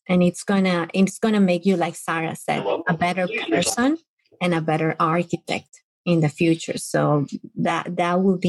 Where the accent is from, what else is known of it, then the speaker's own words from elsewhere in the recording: Colombia; moved away; as soon as I open my mouth with my accent and my Colombian face, people are like, what are you doing here? Like, why did you decide to move?